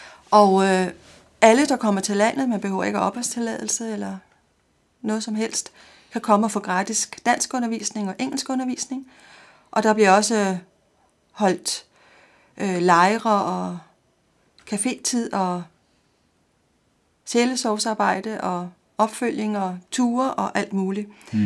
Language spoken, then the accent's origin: Danish; Capital Region of Denmark, Denmark; now in Copenhagen, Denmark; Jeg bor her i København. Jeg kommer fra Nordsjælland.